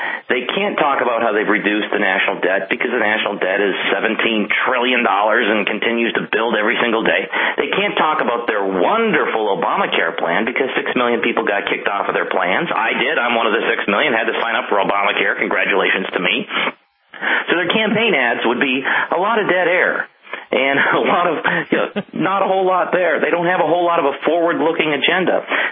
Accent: North Dakota, United States; How do we get more responsible energy production out of places like my home state, North Dakota?

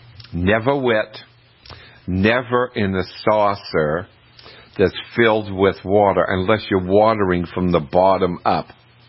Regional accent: New England, United States; And growing up in New England

